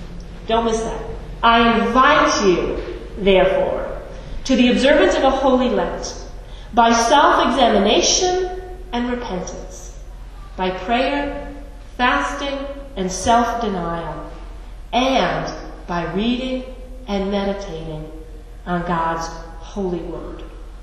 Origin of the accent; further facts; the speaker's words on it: Massachusetts, United States; I grew up outside of Boston, so everybody had that.